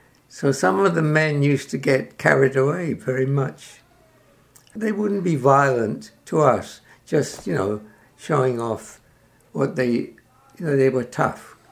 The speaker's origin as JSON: {"language": "English", "region": "London", "country": "United Kingdom", "tie": "born there", "said": "I was born in London. It was the biggest city in those days. So I was a city boy."}